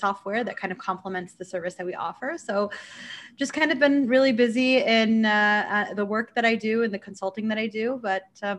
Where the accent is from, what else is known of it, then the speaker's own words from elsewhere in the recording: Michigan, United States; Well, I grew up in Michigan. My parents are immigrants from Syria. And, my parents came in the 70s. And so I'm an 80s child that grew up in Michigan.